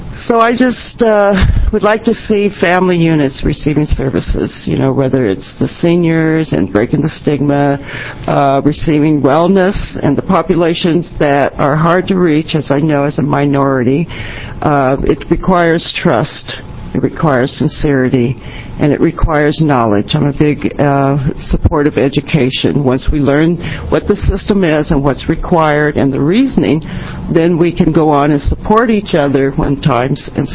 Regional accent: Keizer, Oregon, United States; I grew up in Kaiser in the 60s, so my family's been here since 1956.

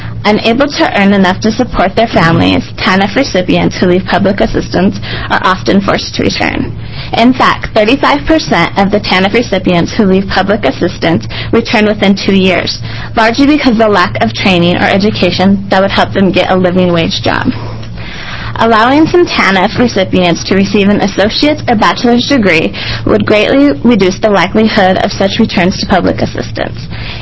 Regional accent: Ontario, Oregon, United States; I'm originally from Ontario, Oregon, and currently a student at the University of Oregon.

